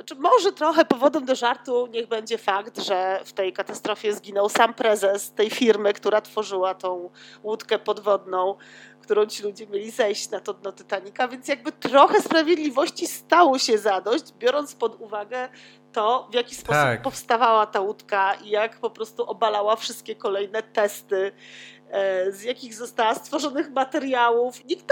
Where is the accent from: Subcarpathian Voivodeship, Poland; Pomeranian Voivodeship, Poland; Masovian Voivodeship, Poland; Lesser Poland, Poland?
Pomeranian Voivodeship, Poland; Gdańsk; ja jestem z Gdańska.